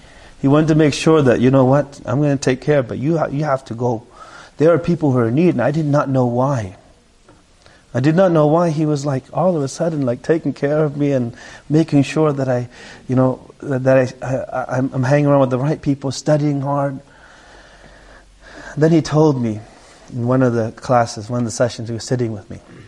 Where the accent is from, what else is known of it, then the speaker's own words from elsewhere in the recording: Seattle, Washington, United States; also born or lived in Vietnam; You know, I grew up in Seattle.